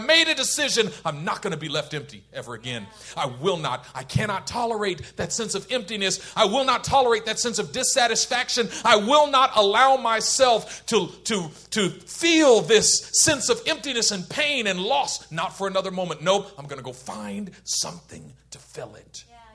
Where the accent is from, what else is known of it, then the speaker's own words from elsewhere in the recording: Oakland, California, United States; I grew up in Oakland, California.